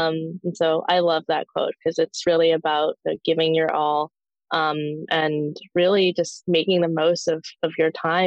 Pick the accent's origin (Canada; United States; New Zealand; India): Canada; the Prairies; born there; I was born in the Canadian prairies many years ago